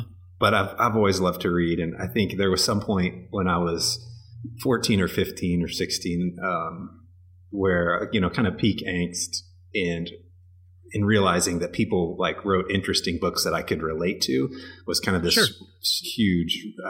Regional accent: Indiana, United States; I grew up mostly in suburban and rural Indiana, kind of suburban Indianapolis and rural Indiana.

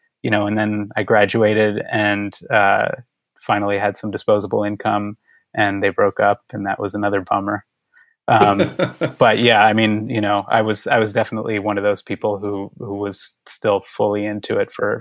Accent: Philadelphia, Pennsylvania, United States; In Philadelphia.

